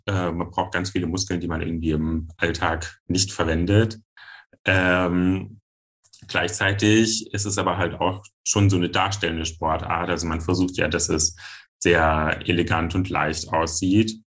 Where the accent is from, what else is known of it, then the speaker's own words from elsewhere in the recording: Giessen, Hesse, Germany; Hi, ich bin … ich bin 25 Jahre alt, ich komme aus Gießen